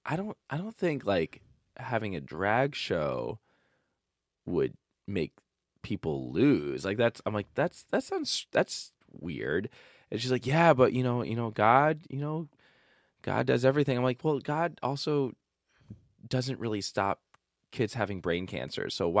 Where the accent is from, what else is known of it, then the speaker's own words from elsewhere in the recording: New York, United States; And I was like, oh, I'm from Long Island.